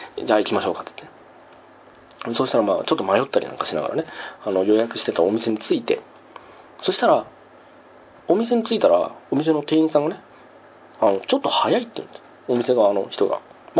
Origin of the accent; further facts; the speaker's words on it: Tohoku, Japan; そもそもは僕は東北の人間なんで、東北の人間なんで他県に行くって言ったら